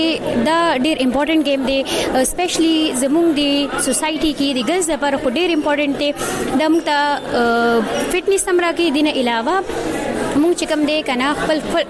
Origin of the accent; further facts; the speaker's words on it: Peshawar, Khyber Pakhtunkhwa, Pakistan; او زه هم د پېښور یم.